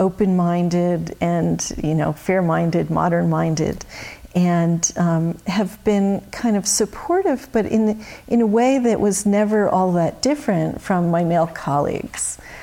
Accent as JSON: {"language": "English", "region": "New Jersey", "country": "United States", "tie": "born or raised there", "said": "I grew up in New Jersey, the Northeast."}